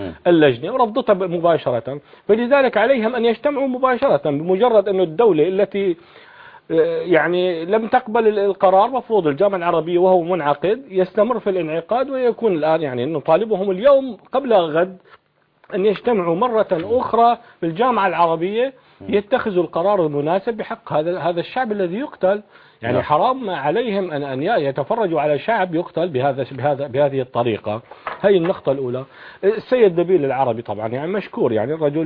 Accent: Syria; لكن نحن كشعب سوري أن نذبح نقتل الآن في مدن تنتهك

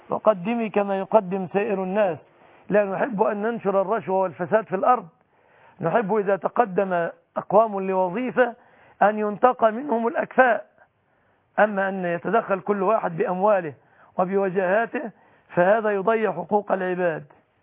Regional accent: Egypt; بلادنا مصر

